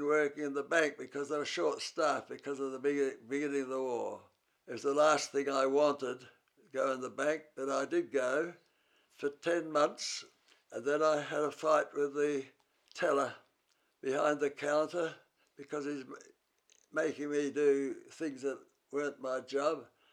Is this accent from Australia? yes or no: yes; Burra, South Australia, Australia; I was born here in Burra, so I'm from Burra. And, well, I went to the Burra school until the first year in high school.